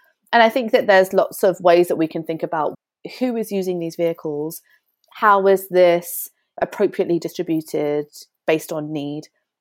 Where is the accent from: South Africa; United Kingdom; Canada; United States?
United Kingdom; London; also born or lived in Wales; I grew up in West London and then I moved to Wales.